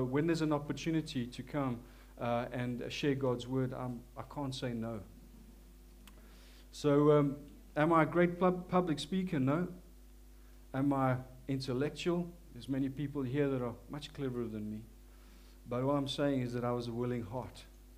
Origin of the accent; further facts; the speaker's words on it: South Africa; accent: South African; As you can hear, forgive my South African accent.